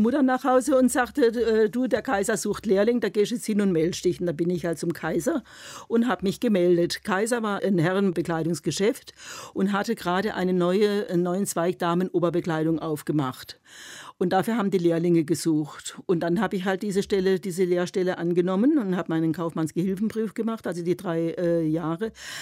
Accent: Freiburg, Baden-Württemberg, Germany; Ich bin in Freiburg aufgewachsen. Freiburg war ja noch französisch besetzt

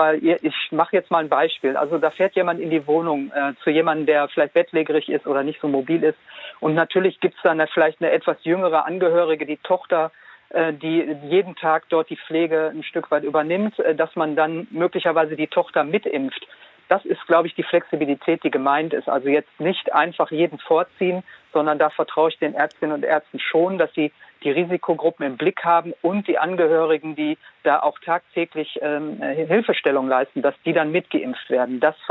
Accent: Duisburg, North Rhine-Westphalia, Germany; Ich selbst bin aus Duisburg und wir sind schon weit über 100

